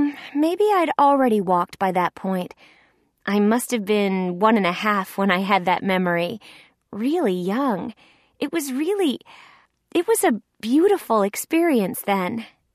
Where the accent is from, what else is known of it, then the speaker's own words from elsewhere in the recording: New England, United States; born there; I was born on the Atlantic coast of New England, and my earliest memory is swimming between my mother and my father in the Atlantic Ocean.